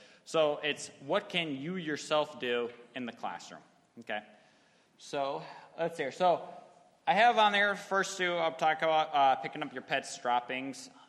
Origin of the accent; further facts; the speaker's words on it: Minnesota, United States; now in Alaska, United States; And everything in Alaska compared to my home state of Minnesota is fantastically better.